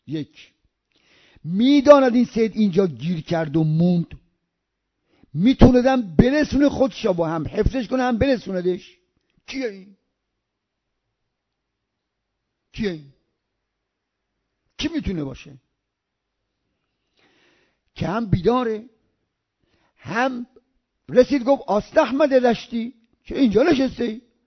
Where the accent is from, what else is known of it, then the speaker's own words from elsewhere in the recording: Rasht, Gilan, Iran; من بچه رشتم، اینجا ترکیه است